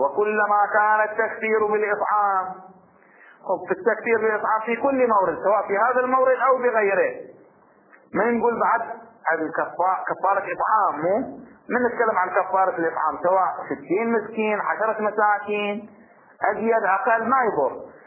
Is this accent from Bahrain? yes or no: yes; Bahrain; يعني هذا اللبن اللبن المعروف عندنا في البحرين، هذا اللبن يسمى لبن المخيض